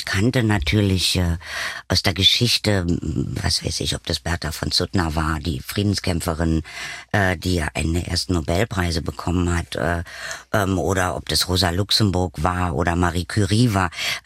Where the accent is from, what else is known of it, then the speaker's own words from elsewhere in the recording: East Germany, Germany; dann bin ich natürlich in der DDR groß geworden